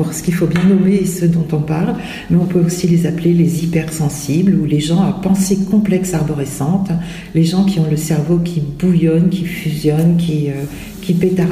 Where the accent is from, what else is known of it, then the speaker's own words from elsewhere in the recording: Île-de-France, France; Alors j'ai grandi en région parisienne, plutôt à la campagne avec un grand jardin.